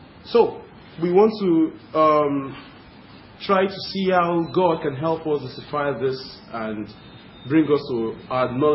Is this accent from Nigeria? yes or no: yes; Nigeria; I hope you can understand my accent. I know I'm a Nigerian.